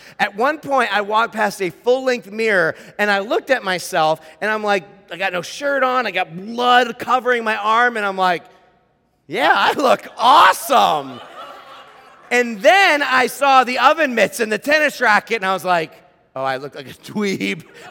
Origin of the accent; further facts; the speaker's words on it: Hammondsport, New York, United States; I grew up in Hammondsport, which is in upstate New York, and we have bats in our town.